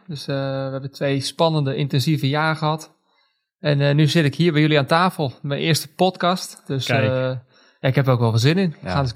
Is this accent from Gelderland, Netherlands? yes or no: yes; Zutphen, Gelderland, Netherlands; Ja, ik kwam oorspronkelijk uit Zutphen.